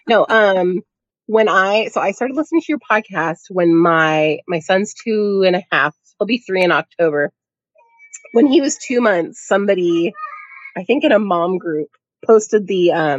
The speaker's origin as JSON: {"language": "English", "town": "Portland", "region": "Oregon", "country": "United States", "said": "I'm from Portland, so another Portland true crime podcast."}